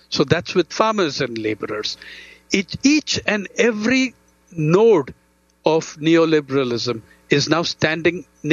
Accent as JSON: {"language": "English", "region": "Andhra Pradesh", "country": "India", "tie": "born or raised there", "said": "Fishermen in the East Coast of Andhra Pradesh, my home state"}